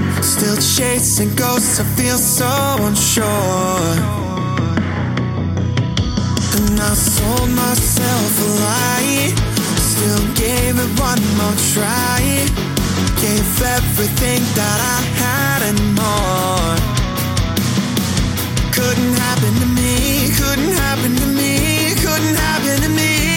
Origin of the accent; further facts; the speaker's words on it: Argentina; hay un montón de gente, insisto, en mi país, en Argentina, que la está pasando realmente mal anímicamente.